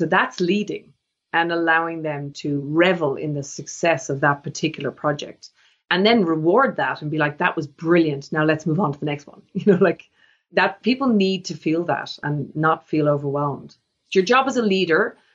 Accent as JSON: {"language": "English", "country": "Ireland", "said": "I'm from Ireland, so I wanted to be closer."}